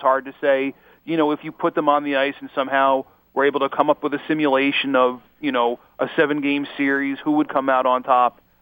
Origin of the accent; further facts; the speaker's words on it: Philadelphia, Pennsylvania, United States; I have a little bit of a flinch a little bit because I grew up in Philadelphia. The first hockey teams I really followed were those mid-80s Flyers.